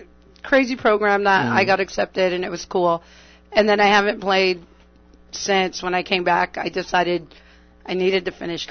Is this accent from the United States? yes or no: yes; New London, Connecticut, United States; I'm not from Greenwich. I'm from New London.